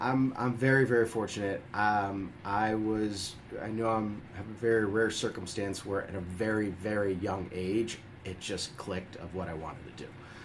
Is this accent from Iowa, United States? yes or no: no; Chicago, Illinois, United States; Well, I started out as a kid growing up in Chicago, and my formative years, there was a young man out of North Carolina.